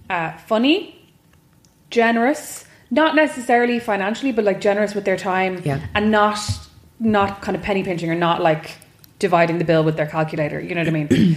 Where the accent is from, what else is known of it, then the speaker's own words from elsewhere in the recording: Leinster, Ireland; Like, I'm from Kildare, so I'm from not a farming background, but a farming area.